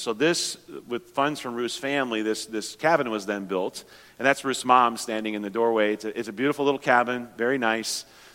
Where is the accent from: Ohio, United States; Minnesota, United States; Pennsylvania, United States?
Minnesota, United States; And then also a team from our home church where we grew up in Minnesota had arrived that day